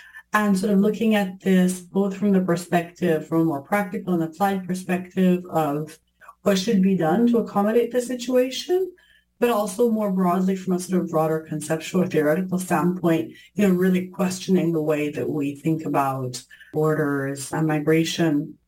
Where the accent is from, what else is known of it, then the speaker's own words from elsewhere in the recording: Italy; I grew up in Italy